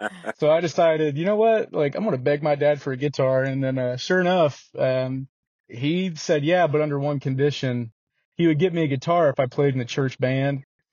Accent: Ohio, United States; Well, don't throw nothing at me, but I'm originally from Ohio.

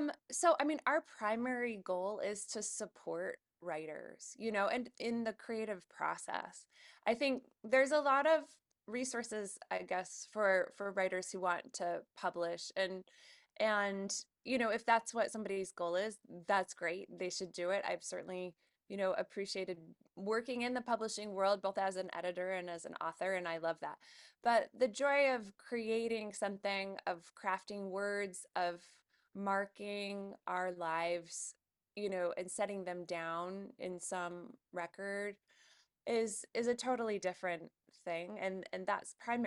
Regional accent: Chicago, Illinois, United States; moved away as an adult; also born or lived in Portland; now in Astoria, United States; But I grew up in Chicago and spent a couple decades in Portland before I was lucky enough to land in Astoria.

